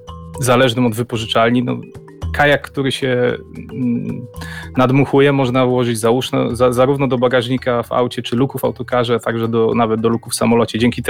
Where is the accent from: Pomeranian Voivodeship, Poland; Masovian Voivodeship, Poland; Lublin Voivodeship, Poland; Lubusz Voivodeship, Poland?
Pomeranian Voivodeship, Poland; Gdańsk; born there; Mieszkam w Gdańsku, urodziłem się tutaj i mimo ciągot mocno północnych myślę, że tu jest moje miejsce do życia